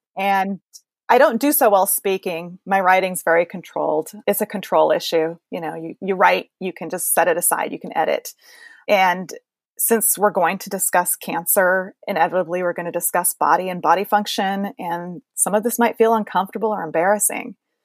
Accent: Portland, Oregon, United States; Portland, Oregon. The beer guzzling, wine sipping, food eating, tree hugging, animal loving, hemp wearing capital of the U.S.

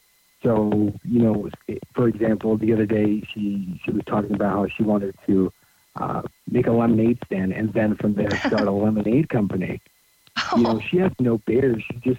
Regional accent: Mexico; English is a second language; also born or lived in Tarzana, United States; I was 1 year old when I moved out to Mexico. I was born actually in Tarzana, so outside of L.A.

